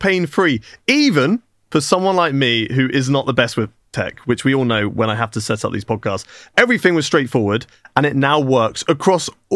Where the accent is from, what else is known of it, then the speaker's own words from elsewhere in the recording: United Kingdom; should always be a race in Britain, but then that's the biasness in me that wants the track still in my home country.